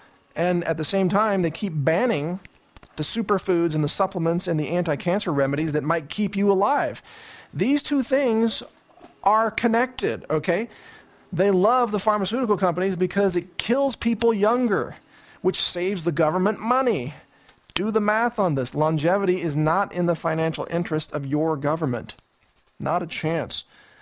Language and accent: English; Midwest, United States; I know, I'm from the Midwest. I can say that, because I'm from there.